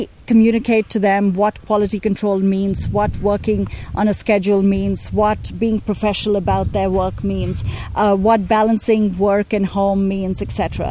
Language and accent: English; Delhi, India; moved away as an adult; also born or lived in United States / South Africa; I grew up in Delhi, which, despite all its wonderful advantages and scenic value and historical value, is a very hierarchical society. And I moved from Delhi to the US, where I was at Brown, and then I lived in South Africa for a year and a half.